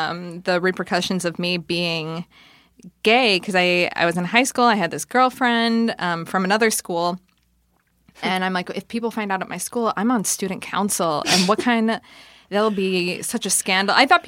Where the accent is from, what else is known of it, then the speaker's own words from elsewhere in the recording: Buffalo, New York, United States; I grew up in Buffalo for the most part.